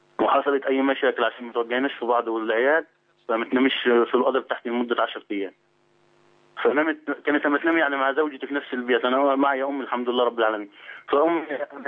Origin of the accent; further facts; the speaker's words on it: Upper Egypt, Egypt; يعني انت عارف احنا من الصعيد